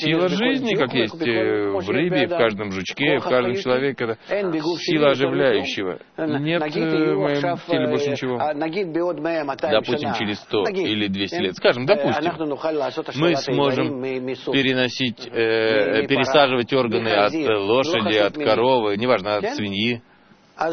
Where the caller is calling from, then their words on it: Netanya, Central District, Israel; я из Натании.